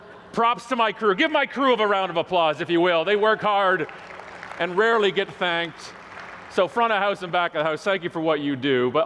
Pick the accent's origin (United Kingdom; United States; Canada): Canada; Oh, I'm Canadian, if you haven't figured that out.